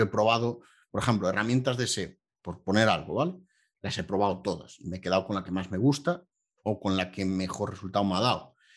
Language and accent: Spanish; Galicia, Spain; yo soy el mítico gallego